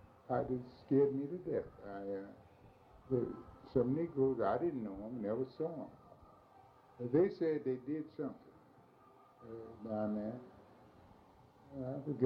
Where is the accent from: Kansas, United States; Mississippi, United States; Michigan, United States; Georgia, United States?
Georgia, United States; Athens; also born or lived in White Plains; I was born in Greene County, down in White Plains, Georgia. May 6, 1887. My parents moved from there when I was less than 3 months old to Athens.